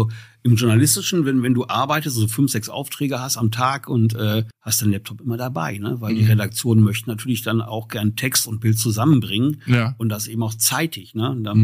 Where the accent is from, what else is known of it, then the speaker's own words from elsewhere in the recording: Bochum, North Rhine-Westphalia, Germany; Und ich bin ja Bochumer.